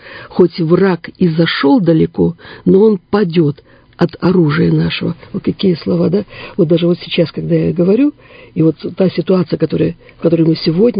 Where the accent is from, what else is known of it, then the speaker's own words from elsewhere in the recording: Irkutsk, Irkutsk Oblast, Russia; я имею смоленские корни. Так получилось, что я иркутянка в первом поколении.